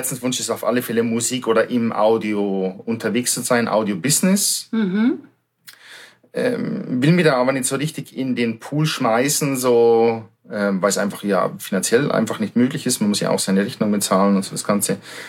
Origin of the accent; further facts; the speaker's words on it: Bavaria, Germany; moved away as an adult; Ich bin ein Südstaatler aus Bayern sozusagen. Aus südlichen Ländern zwischen München und Salzburg aufgewachsen. Ein kleines Dorf.